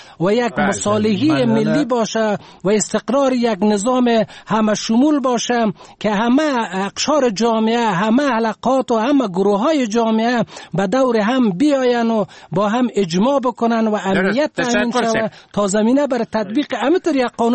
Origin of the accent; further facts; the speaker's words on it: Afghanistan; به عنوان یک افغان، یک مسلمان، یک خدمتگار این وطن،